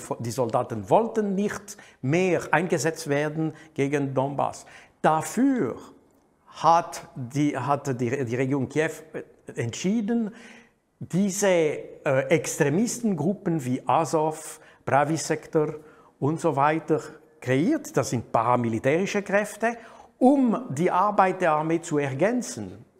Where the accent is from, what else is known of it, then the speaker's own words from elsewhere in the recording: Switzerland; ich bin Schweizer, aber sehr nah an der französischen Kultur, weil meine Familie ist auch französisch.